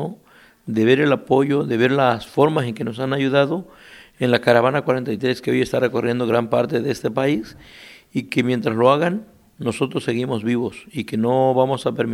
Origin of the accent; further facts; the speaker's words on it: Mexico; nosotros como mexicanos